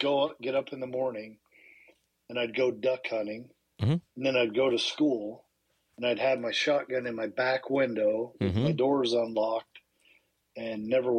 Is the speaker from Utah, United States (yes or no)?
yes; Utah, United States; moved away; also born or lived in Henderson, Kentucky; I grew up in Utah, moved to Henderson, Kentucky, then moved up here to open an aluminum company.